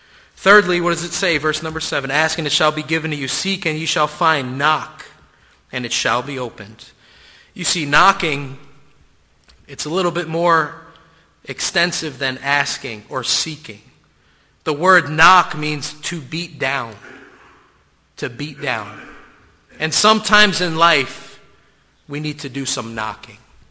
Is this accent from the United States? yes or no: yes; New York City, New York, United States; But I grew up in New York City, and I grew up Catholic.